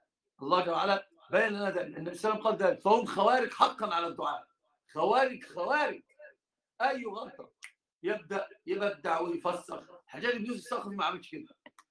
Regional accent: Upper Egypt, Egypt; واحنا معنا في الصعيد كلهم حته

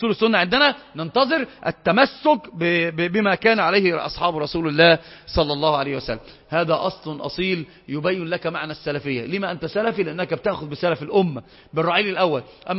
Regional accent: Al-Zouk al-Gharbiya, Sohag Governorate, Egypt; انا من سوهاج اخويا, من الزوك الغربية

